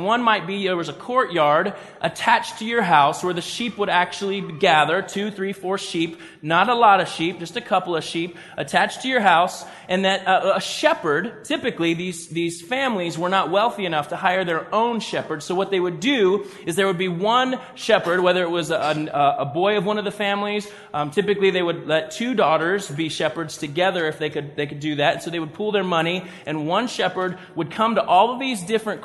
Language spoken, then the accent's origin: English; the South, United States; So, growing up in the South, if I was to look at my wife and say, "Doreen, you finer than a new pair of snow tires, girl."